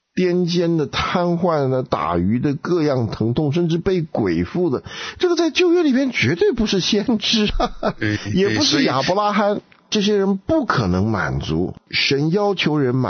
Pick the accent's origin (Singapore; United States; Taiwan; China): China; 我们中国人所讲的成全就是说